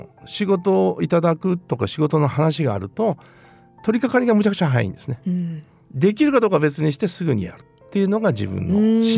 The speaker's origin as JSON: {"language": "Japanese", "region": "Fukuoka", "country": "Japan", "tie": "born or raised there", "said": "私は、生まれも育ちも福岡市中央区で、ほとんど、仕事もですね、結果的に福岡でずっとやってる福岡大好き人間の"}